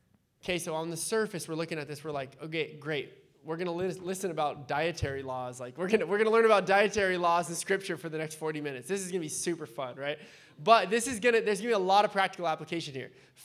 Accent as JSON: {"language": "English", "town": "San Diego", "region": "California", "country": "United States", "tie": "born or raised there", "said": "But I grew up in San Diego, so there's like a little bit of just hippie mentality down there, just to be honest."}